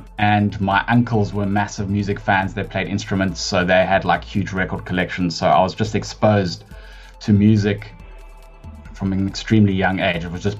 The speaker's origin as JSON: {"language": "English", "town": "Johannesburg", "region": "Gauteng", "country": "South Africa", "tie": "born or raised there", "said": "I actually grew up in Joburg. I'm a Joburg born and bred person. Yeah. Auckland Park was where I was born."}